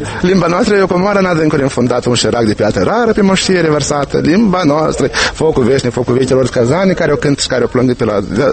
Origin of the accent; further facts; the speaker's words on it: Moldova; eu sunt din Moldova